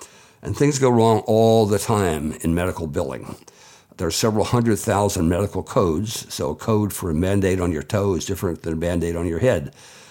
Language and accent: English; Delaware, United States; I was raised in Lower Slower, Delaware. I went to the University of Delaware